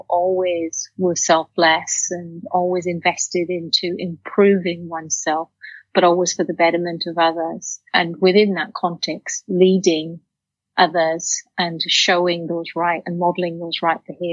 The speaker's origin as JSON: {"language": "English", "region": "Wales", "country": "United Kingdom", "tie": "born or raised there", "said": "I grew up in Wales in a working class family"}